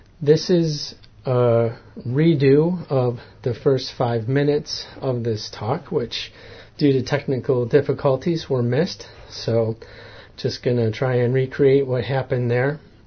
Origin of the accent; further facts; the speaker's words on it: Rush, New York, United States; I grew up in Rush, New York, which is south of Rochester here. Grew up in a big farmhouse.